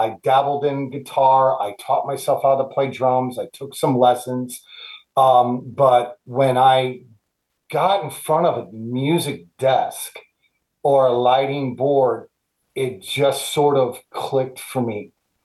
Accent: Highland, Indiana, United States; I'm born and raised in Highland, graduated in 1982. Started going to the clubs in 84 when I was 20, because I didn't turn 21 until the end of the year.

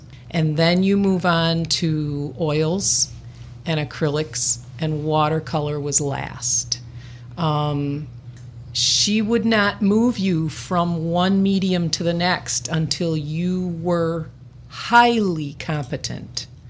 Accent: South Holland, Illinois, United States; Well, I grew up in South Holland, Illinois. Went all through grade school and high school there.

